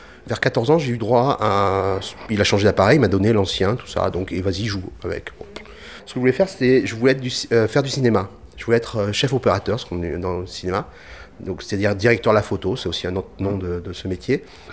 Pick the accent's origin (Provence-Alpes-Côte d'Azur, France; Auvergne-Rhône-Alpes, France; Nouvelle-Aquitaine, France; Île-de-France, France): Nouvelle-Aquitaine, France; Périgueux; Et parce que je suis du Périgord, voilà. Je suis natif de Périgueux.